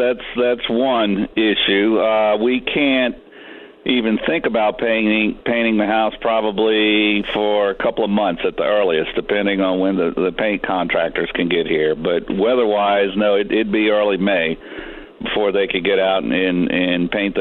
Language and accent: English; Louisiana, United States; now in Alaska, United States; I grew up in Louisiana, and when I moved here, I enjoyed skiing and playing in the snow and cross country skiing and all that.